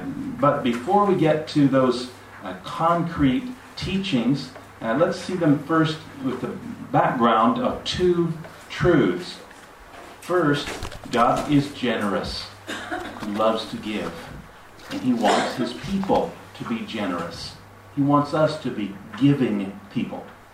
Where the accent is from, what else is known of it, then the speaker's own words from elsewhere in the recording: United States; now in Japan; research about attitudes that people in the U.S. have about giving. Sorry to talk about my own country, my home country here so much.